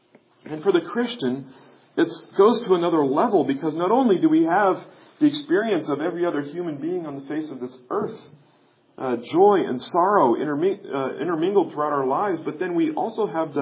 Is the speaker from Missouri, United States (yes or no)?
yes; Kansas City, Missouri, United States; As I was growing up in Kansas City in 1993, that region experienced what I think we still call back there the Great Flood.